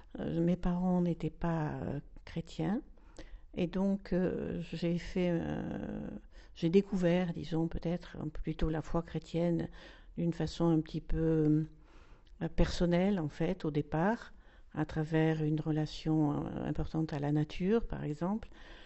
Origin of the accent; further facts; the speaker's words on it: Maussane-les-Alpilles, Provence-Alpes-Côte d'Azur, France; Je suis native de Maussan, en fait, bien que je n'ai pas habité tout le temps à Maussan. Et j'ai 71 ans, bientôt, demain. C'est mon anniversaire, le 3 février.